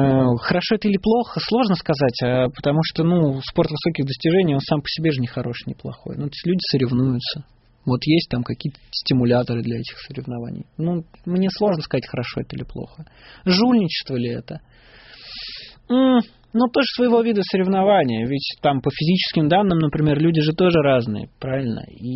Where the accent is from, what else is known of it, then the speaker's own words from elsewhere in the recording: Russia; Я родился в России, всю жизнь здесь живу, мне здесь очень нравится. Я российский и русский патриот